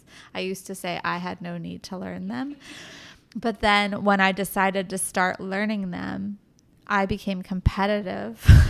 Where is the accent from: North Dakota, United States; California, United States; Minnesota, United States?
California, United States; he's from the small town in the South and I was from California